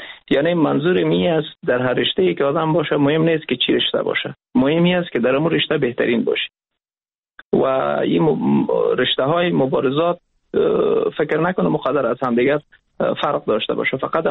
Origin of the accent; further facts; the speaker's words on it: Afghanistan; ما افغان هستیم